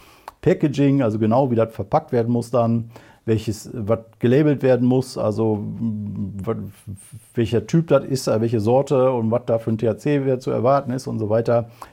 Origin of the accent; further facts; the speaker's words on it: Remscheid, North Rhine-Westphalia, Germany; vor dem Remscheider Rathaus in meiner Heimatstadt